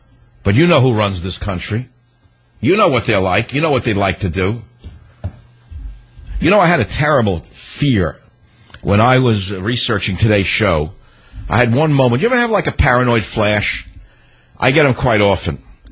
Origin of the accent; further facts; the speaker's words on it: San Francisco, California, United States; Let's go to KSFO in San Francisco. Mark, thanks for calling from my hometown.